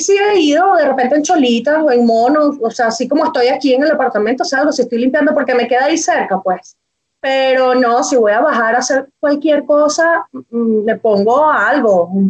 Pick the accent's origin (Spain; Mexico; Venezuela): Venezuela; now in Chile; acá en Chile sí se nota mucho lo que somos las venezolanas y las colombianas